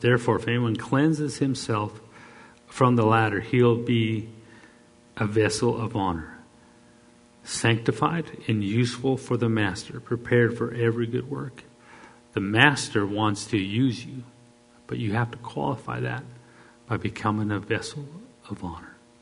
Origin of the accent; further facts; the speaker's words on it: Canada; I'm Canadian.